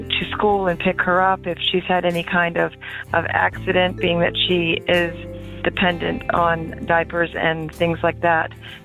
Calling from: Richmond, Virginia, United States; I'm calling from Richmond, Virginia.

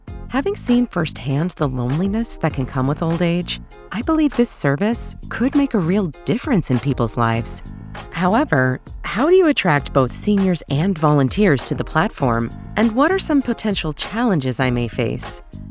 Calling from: Saskatoon, Saskatchewan, Canada; I'm calling from Saskatoon, Canada.

